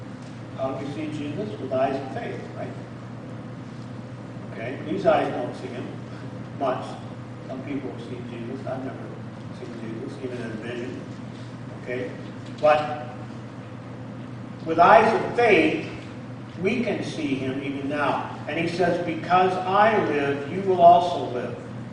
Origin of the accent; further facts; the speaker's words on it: Prophetstown, Illinois, United States; So like I said, I grew up in Prophetstown, and so we had to have a permanent address.